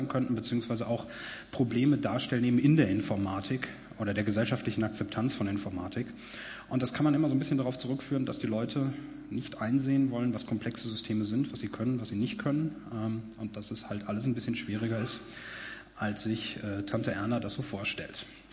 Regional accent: Darmstadt, Hesse, Germany; Ich komme aus Darmstadt, leite da die Arbeitsgruppe Bioinformatik

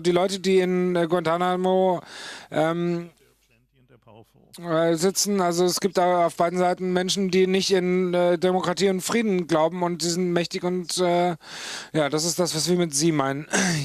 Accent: East Germany, Germany; ich komme aus Ostdeutschland, und wir haben beide unsere Perspektiven auf die Hackerkultur

